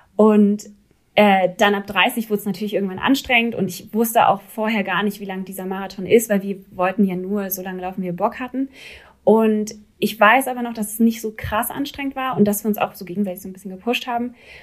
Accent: Berlin, Germany; Also ich bin aufgewachsen in der Nähe vom Tierpark und das ist so Ost, auf jeden Fall Ost-Berlin, aber eher so mittig Ost-Berlin. Und dann bin ich immer weiter an den Rand gezogen.

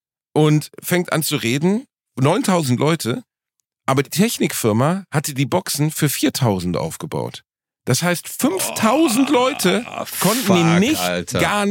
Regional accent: Germany; Ich bin Deutscher

